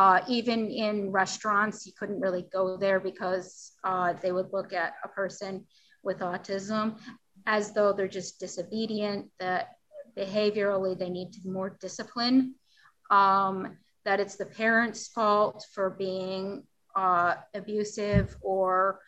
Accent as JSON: {"language": "English", "town": "Lisle", "region": "Illinois", "country": "United States", "tie": "born or raised there", "said": "my hometown is Lisle, and then all of the DuPage area with disability professionals."}